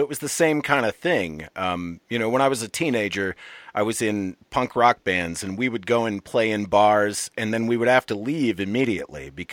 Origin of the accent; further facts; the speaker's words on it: Michigan, United States; I'm from Michigan originally. Okay. And so I have kind of that Midwestern Eastern sort of understanding